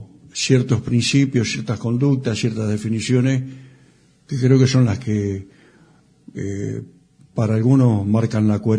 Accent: Liniers, Buenos Aires, Argentina; Bueno, una familia, nos criamos en Liniers, mi viejo trabajó toda su vida en la fábrica Guereño, y mi vieja trabajaba de lo que hoy se llama el servicio doméstico.

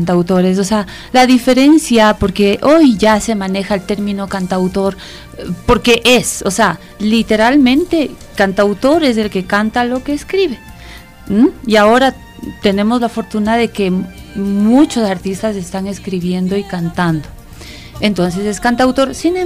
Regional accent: Baños de Agua Santa, Tungurahua, Ecuador; Porque nací en Baños.

